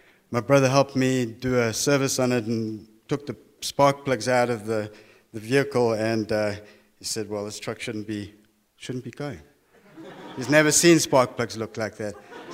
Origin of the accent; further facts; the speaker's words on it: South Africa; moved away; I come from South Africa, and I was in corporate management